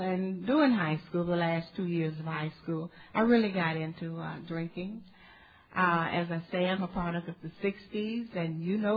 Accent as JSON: {"language": "English", "town": "Chicago", "region": "Illinois", "country": "United States", "tie": "born or raised there", "also_born_or_lived": "Cleveland, Ohio", "said": "But I'm from Cleveland, Chicago. Chicago is my home. That's where I did my drinking, south side of Chicago. You've heard … talk about south side of Chicago. Well, that's where I'm from. That's where I was raised."}